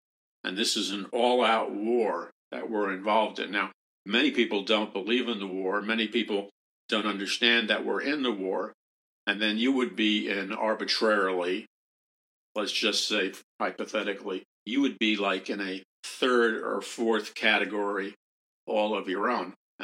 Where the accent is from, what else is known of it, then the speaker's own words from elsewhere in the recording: New York City, New York, United States; And I don't know very much about cows because I grew up in New York City.